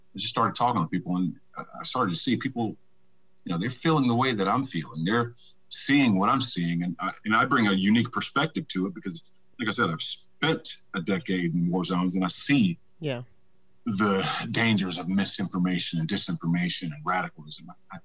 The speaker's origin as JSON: {"language": "English", "town": "Troy", "region": "Alabama", "country": "United States", "tie": "born or raised there", "said": "I am originally from Troy, Alabama, mm-hmm. the birthplace of John Lewis."}